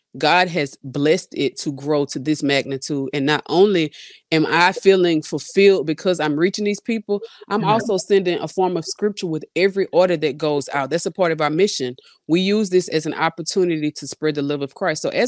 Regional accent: Louisiana, United States; I'm from Louisiana, but my people don't really be doing this kind of stuff. We be eating crawfish and stuff.

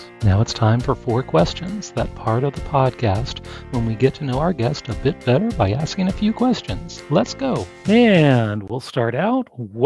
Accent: West Coast, United States; when I'm from the West Coast, my wife's from the East Coast, and we lived on the East Coast.

